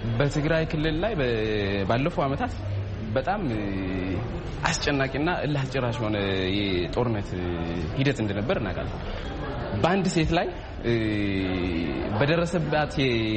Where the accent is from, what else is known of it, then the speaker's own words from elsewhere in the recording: Tigray, Ethiopia; እኔ ከትግራይ ክልል ነው የመጣሁት።